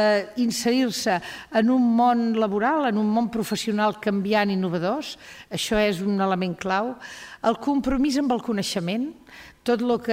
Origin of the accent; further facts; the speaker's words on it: Girona, Catalonia, Spain; Els que som de Girona, quan parlem així ja sabem que parlem de tot